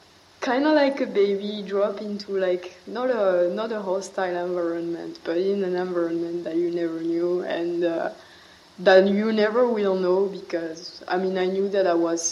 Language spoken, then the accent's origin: English; France; moved away; also born or lived in Sweden / China; my first move was to Sweden. So I was already moving from France to another country, to a country that spoke a different language, that had a very different culture.